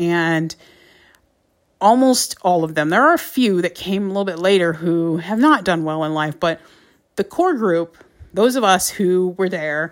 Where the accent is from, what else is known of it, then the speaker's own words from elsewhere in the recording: Detroit, Michigan, United States; So the area I grew up in Detroit, it was predominantly Black.